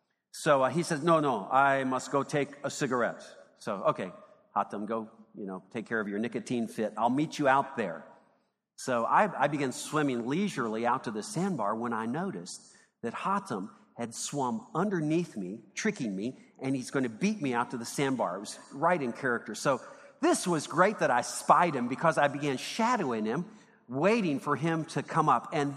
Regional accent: Owensboro, Kentucky, United States; when I was a teenager growing up in Owensboro

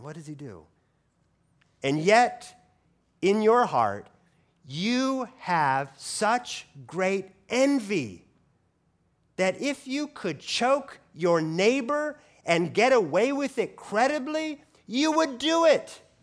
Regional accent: Oregon, United States; also born or lived in Washington, D.C. / Louisville, Kentucky; I'm from Oregon, And though I worked for a number of years in D.C., and though I spent a few years in Louisville, Kentucky, it was always my expectation that my family and I would be back in Oregon one day

